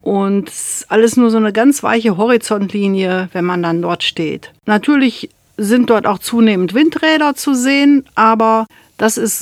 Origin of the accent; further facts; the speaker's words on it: North Rhine-Westphalia, Germany; now in Hanover, Germany; Ich komme aus dem Sauerland. Das ist eine Landschaft im Süden von Nordrhein-Westfalen, im Südosten von Nordrhein-Westfalen. Ich bin quasi aufgewachsen vor den großen gesamt- und agrarwirtschaftlichen Umwälzungen, die so in den 1960er Jahren stattfanden.